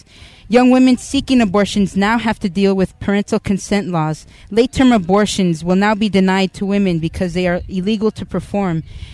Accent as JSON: {"language": "English", "town": "San Francisco", "region": "California", "country": "United States", "tie": "born or raised there", "said": "As a young Chicana born and raised in Frisco"}